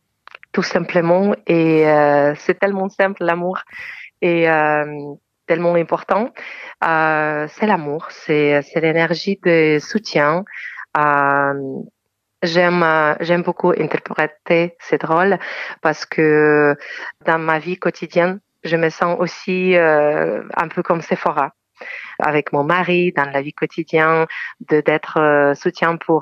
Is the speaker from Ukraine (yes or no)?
yes; Ukraine; moved away as an adult; now in France; je viens d'Ukraine, donc je vis toute ma vie en Ukraine et je vis en France depuis 8 ans.